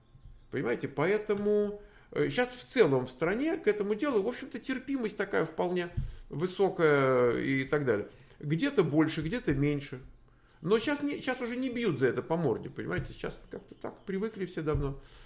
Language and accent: Russian; Ukraine; Добрый вечер. Мы из Украины.